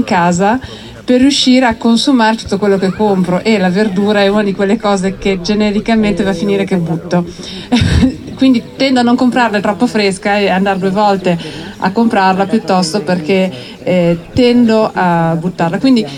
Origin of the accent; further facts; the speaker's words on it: Bologna, Emilia-Romagna, Italy; perché a Bologna, io sono di Bologna